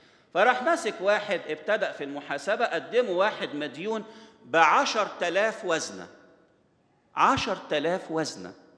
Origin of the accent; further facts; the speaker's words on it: Egypt; عندنا في مصر الواحد يقول له إيه؟ أنا 60 مرة قلت لك الكلام ده.